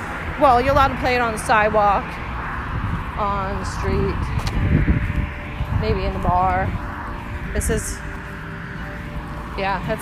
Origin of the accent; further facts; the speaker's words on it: Canada; So I'm from Canada, so let's see what I am breaking.